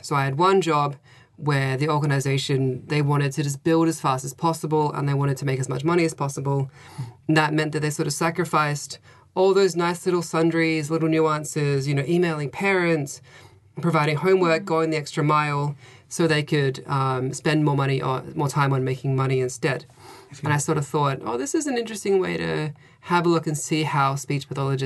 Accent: Australia; I'm Australian, so I'm from Australia. And so I have a background in speech pathology practice in Australia.

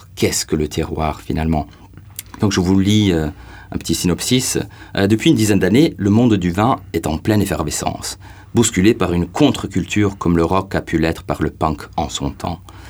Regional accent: Perpignan, Occitanie, France; ça me rappelle un peu mon enfance. J'ai grandi en partie à Perpignan, entouré de ces vignes de grenache et de syrah

